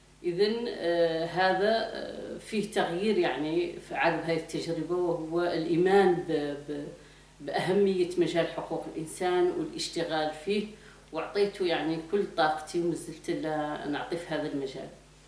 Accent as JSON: {"language": "Arabic", "country": "Morocco", "tie": "born there", "said": "عرفتنا بانتمائنا بحكم أنني خلقت في المغرب"}